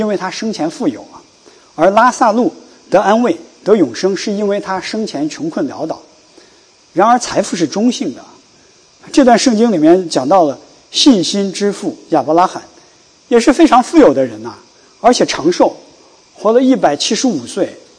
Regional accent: China; 我是在大陆出生长大

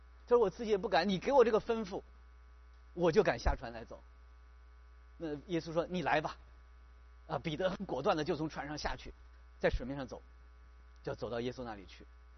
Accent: China; 我们中国人有句话叫做技高人胆大，对不对？

